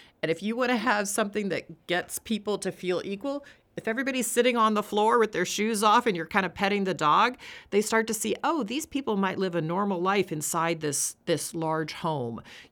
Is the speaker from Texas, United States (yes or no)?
yes; Texas, United States; I grew up in Texas in a Catholic community. I hadn't really been around many East Coast people, let's say that.